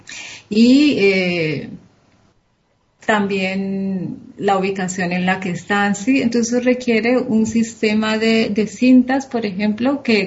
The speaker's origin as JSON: {"language": "Spanish", "country": "Colombia", "said": "por ejemplo en mi país, sí. Yo trabajé en el hospital, en uno de los hospitales de Cali"}